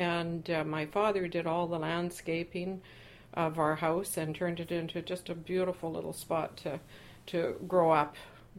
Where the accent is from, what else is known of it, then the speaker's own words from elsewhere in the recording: Burnaby, British Columbia, Canada; also born or lived in Vancouver; I was born in 1947 in Vancouver. I stayed in Vancouver until I was about 6, 7 years of age, as we were waiting for our house to be built in North Burnaby